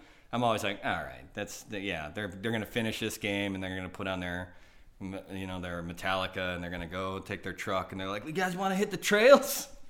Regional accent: Wonder Lake, Illinois, United States; Well, I grew up in Wonder Lake, so everything I feel that would be a stereotype from Wonder Lake is also a stereotype from Wisconsin.

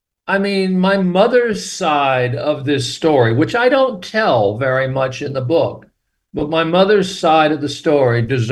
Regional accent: California, United States; born there; California, at Hammer Field, which is where I was born 2 days before the squadron got activated. I was born on April 29th, 1944

